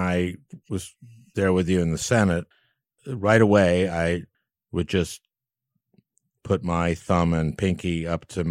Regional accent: St. Louis Park, Minnesota, United States; I grew up in St. Louis Park. Growing up, I knew nothing about farming.

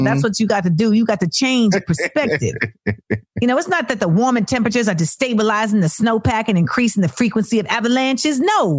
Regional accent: Florida, United States; Because when I was growing up in Florida, we was learning all about the limestone water table and how Florida gonna go underwater.

